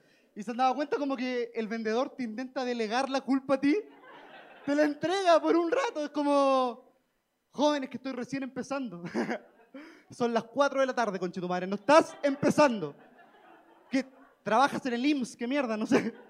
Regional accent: Chile; soy de Chile. ¡Ah, buena! ¡Bacán! ¡Oye, qué bueno que somos hermanos latinoamericanos! Soy de Chile, así que prepárense quizás para no entender nada de lo que hablo.

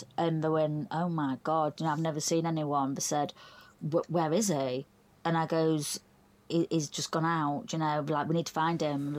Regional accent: Doncaster, Yorkshire and the Humber, United Kingdom; I'm from Doncaster, South Yorkshire.

